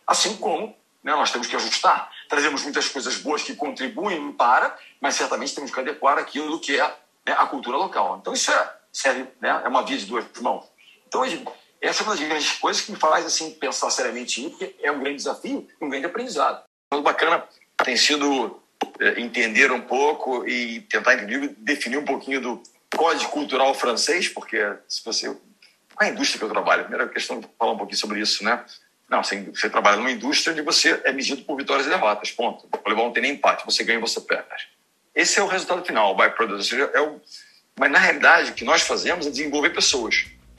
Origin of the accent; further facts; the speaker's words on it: Brazil; Você também tem que entender que eu sou brasileiro, por mais que eu me adeque, eu me molde algumas coisas, eu também não serei 100% francês.